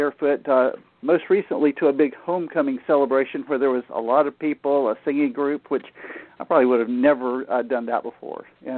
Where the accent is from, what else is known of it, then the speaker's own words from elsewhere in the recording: Tallahassee, Florida, United States; Actually, Tallahassee, Florida, which is my hometown. And I grew up here, and we have a family farm.